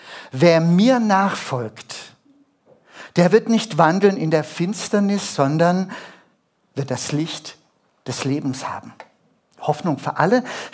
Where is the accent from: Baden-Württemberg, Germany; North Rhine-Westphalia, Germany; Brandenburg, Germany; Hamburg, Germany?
Baden-Württemberg, Germany; Stuttgart; ich bin in Stuttgart aufgewachsen. Wir wohnten im Parterre, Erdgeschoss.